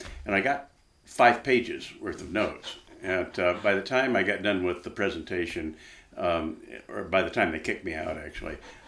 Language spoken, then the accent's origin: English; Fullerton, California, United States; I was born in Southern California, in Fullerton, California, in 1948. And I grew up in a standard Southern California suburban home.